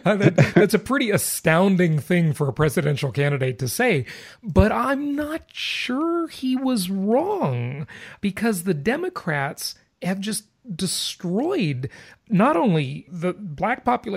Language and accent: English; Los Angeles, California, United States; also born or lived in Culver City; Ah, my hometown. That's where I grew up.